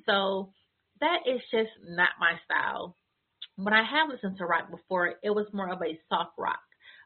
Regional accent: United States; I am from the United States.

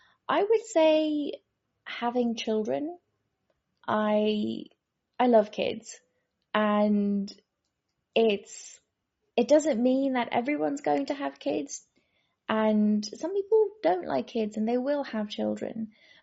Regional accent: South Africa; I'm from South Africa.

